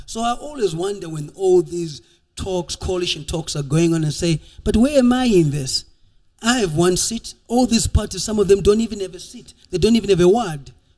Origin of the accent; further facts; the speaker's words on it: Midlands, Zimbabwe; I'm come from the Midlands. I'm Karanga.